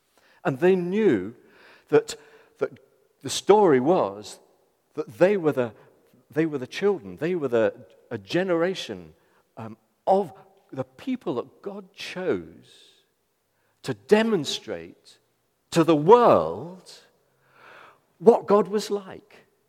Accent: South West England, United Kingdom; And I'm not going to give an example of who we as Cornish people would think, let alone English.

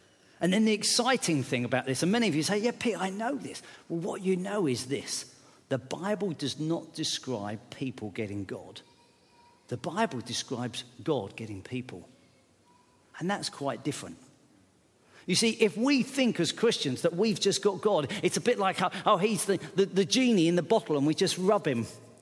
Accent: South East England, United Kingdom; When I was a school kid, I grew up in Sussex, little town, little village.

